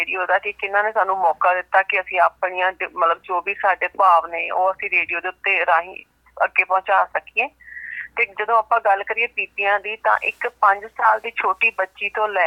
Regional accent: Chandigarh, India; ਮੈਂ born brought up Chandigarh ਤੋਂ, ਪਰ ਸਾਡੀ ਜ਼ਮੀਨ ਪੰਜਾਬ ਵਿੱਚ ਹੈਗੀ ਹੈ

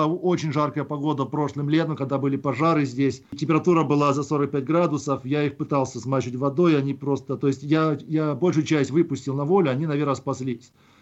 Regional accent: Kharkiv, Kharkiv Oblast, Ukraine; я из Харькова родом, из семьи военнослужащего, мы часто переезжали. То есть, но большую жизнь прожил в Харькове, большую часть своей жизни прожил в Харькове, ну, либо, как скажем так, вырос, и считаю себя харьковчанином.

